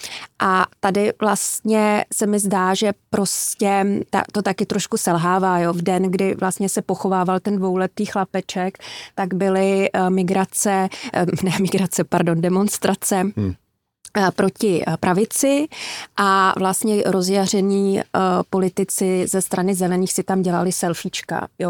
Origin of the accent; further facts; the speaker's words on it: Austria; vyrůstala jsem v Rakousku